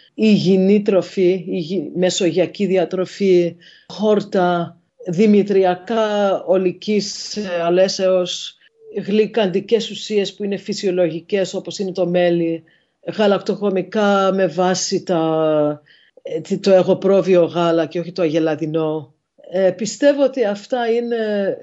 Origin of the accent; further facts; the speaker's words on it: Ikaria, North Aegean, Greece; Οι Ικαριώτες είμαστε ερωτευμένοι με το νησί μας. Οργανώνουμε την ζωή μας για να μπορούμε να περάσουμε χρόνο στην Ικαρία.